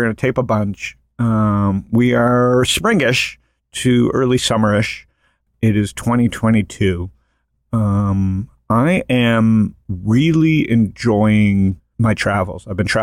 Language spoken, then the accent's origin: English; New York, United States; So for me, Ross, it's I love my hometown. So New York's number one city in the world.